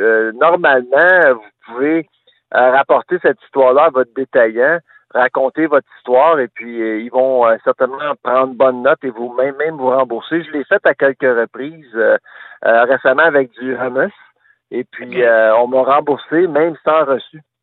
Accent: Nova Scotia, Canada; Ça n'existe pas encore au Québec, mais ça existe chez nous en Nouvelle-Écosse.

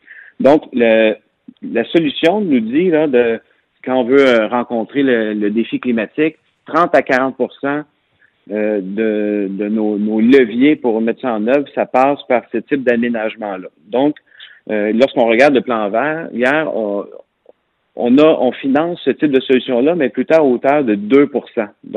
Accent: Quebec, Canada; à quoi ça sert de faire des interventions chez nous au Québec

